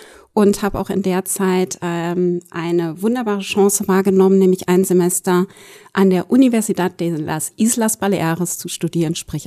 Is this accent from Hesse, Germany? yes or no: yes; Bad Orb, Hesse, Germany; Tatsächlich in Bad Orb groß geworden, da lebt meine Mutter heute noch.